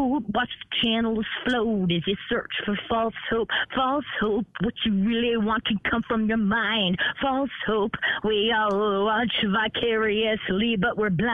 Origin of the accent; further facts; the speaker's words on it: Hayward, California, United States; I grew up on Kelly Hill in Haystack. I'm from the Haystack, so.